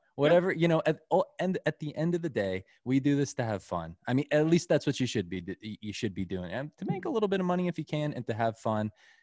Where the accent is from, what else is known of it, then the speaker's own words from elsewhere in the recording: Massachusetts, United States; So you need to, and plus now I'm back in my home state of Massachusetts.